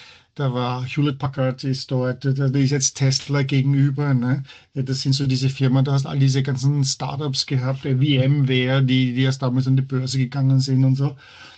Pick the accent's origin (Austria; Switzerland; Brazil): Austria; Vienna; now in Heidelberg, Germany; Es ist im Vergleich zu Wien, wo ich aufgewachsen bin, wo ich geboren bin, ist es natürlich eine kleine Stadt.